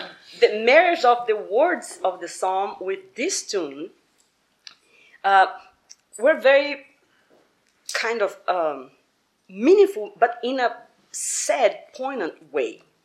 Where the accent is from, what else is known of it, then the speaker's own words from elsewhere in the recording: Brazil; Marcel and I come up from Brazil, but we are from different areas.